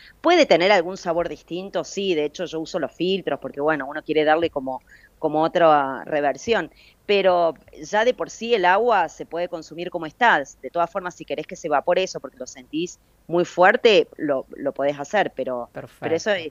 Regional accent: Córdoba, Argentina; also born or lived in Buenos Aires; Claro, en realidad soy cordobesa, viví 20 años en Buenos Aires y ahora hace un año que volví. Entonces acá me dicen porteña y los porteños me dicen cordobesa.

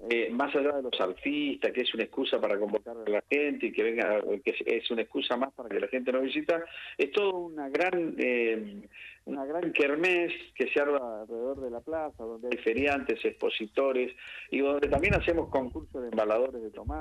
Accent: Argentina; Nosotros somos parte de la Argentina profunda.

